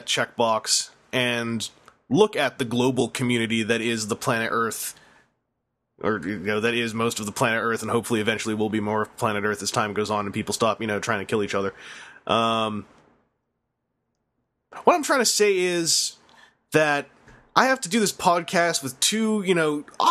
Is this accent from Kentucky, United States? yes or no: yes; Kentucky, United States; Stop picking on me because I'm from Kentucky.